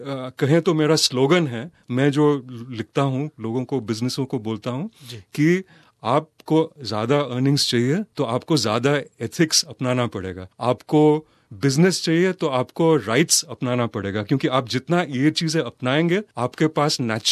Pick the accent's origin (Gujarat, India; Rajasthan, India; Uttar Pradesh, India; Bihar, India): Rajasthan, India; also born or lived in Delhi; और मैं राजस्थान में बड़ा हुआ हूँ